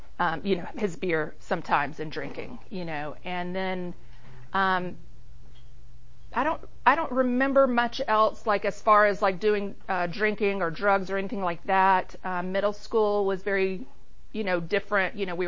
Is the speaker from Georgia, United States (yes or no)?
yes; Georgia, United States; born there; I was born in Georgia, and I have two sisters. I'm a middle child